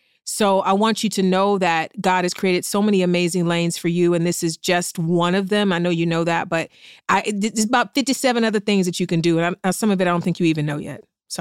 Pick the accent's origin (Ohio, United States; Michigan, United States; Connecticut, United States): Ohio, United States; East Cleveland; I'm from East Cleveland, so